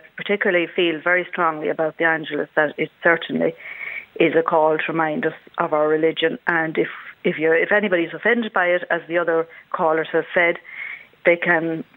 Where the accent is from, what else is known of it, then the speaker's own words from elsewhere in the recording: Ireland; We're seen as an Irish and a Catholic country